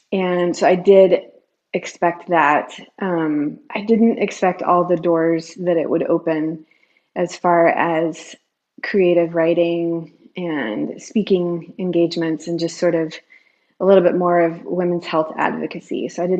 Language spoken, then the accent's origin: English; North Carolina, United States; now in Seattle, United States; if you'd ever told me growing up in North Carolina that I would end up in Seattle, I would have told you were crazy.